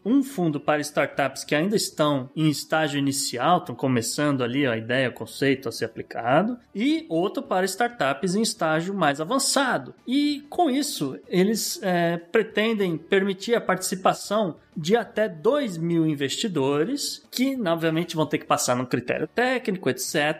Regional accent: Brazil; o mínimo que você espera, como contribuinte, como brasileiro contribuinte, é que o governo venha a público explicar os seus gastos.

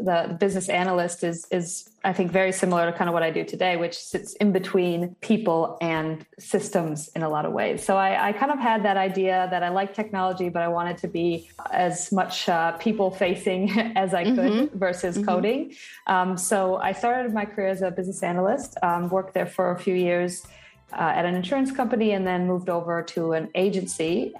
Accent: Wisconsin, United States; moved away; also born or lived in Australia; I grew up in Wisconsin, and then I moved to Australia, and I lived there for about 6 years.

